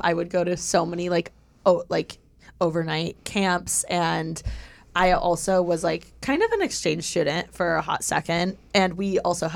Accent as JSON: {"language": "English", "region": "Indiana", "country": "United States", "said": "And I'm from Indiana, so I would fly to Detroit"}